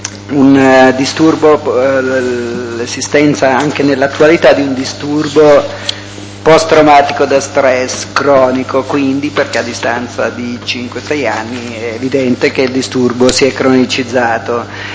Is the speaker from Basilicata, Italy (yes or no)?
yes; Ginestra, Basilicata, Italy; born there; now in Milan, Italy; sono nato a Ginestra, Potenza, il 19/3/1955, risiedo a Milano in Alzeno, Viglio Pavese al 44.